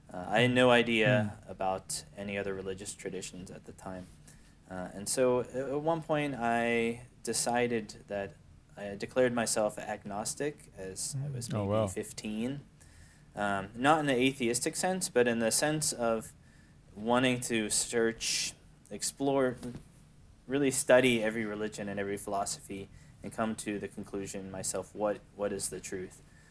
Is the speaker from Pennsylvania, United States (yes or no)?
yes; Pittsburgh, Pennsylvania, United States; now in Allentown, United States; I'm from Pittsburgh initially. Okay. But right now I am studying in Allentown, PA. So I'm on the other side of the state currently.